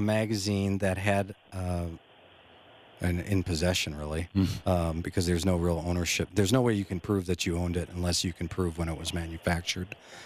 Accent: Wisconsin, United States; I just traveled back to the upper Midwest. I'm from Wisconsin. We went back to Wisconsin for over the 4th.

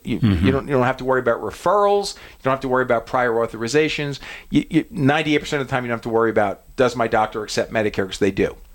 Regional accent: New Jersey, United States; I'm from Jersey originally, so I don't know that language.

